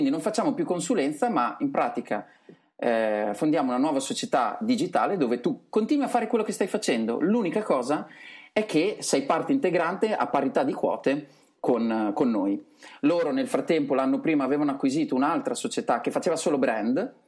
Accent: Forlì, Emilia-Romagna, Italy; io sono di Forlì, ai tempi vivevo a Sant'Arcangelo, comunque la zona è quella lì

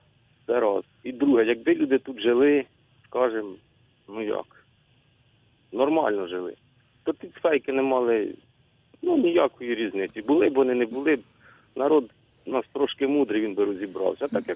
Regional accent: Cherkasy Oblast, Ukraine; Черкащина

